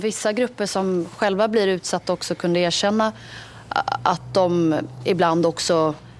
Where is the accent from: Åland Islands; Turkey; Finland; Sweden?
Turkey; Men för helvete, det syns att jag är turk.